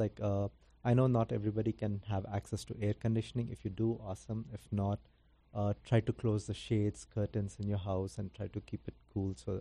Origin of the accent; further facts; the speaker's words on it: India; Honestly speaking, like, I'm from India